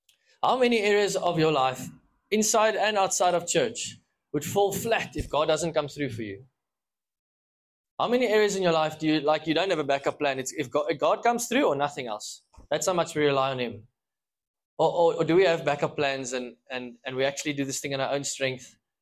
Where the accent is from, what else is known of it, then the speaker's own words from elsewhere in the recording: South Africa; so I come from South Africa originally